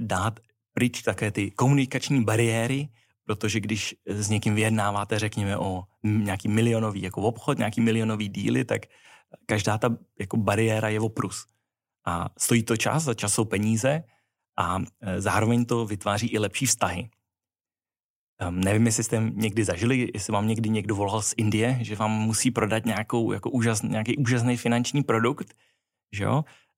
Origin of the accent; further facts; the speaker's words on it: Prague, Czechia; já jsem z Prahy, rodiče nejsou rodilí mluvčí, nikde jsem jako nežil